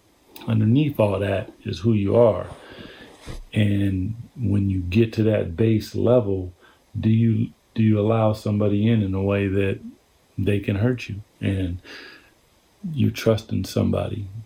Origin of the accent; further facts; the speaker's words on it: Seattle, Washington, United States; growing up in Seattle, just being able to go outside, live outside, have so much fun.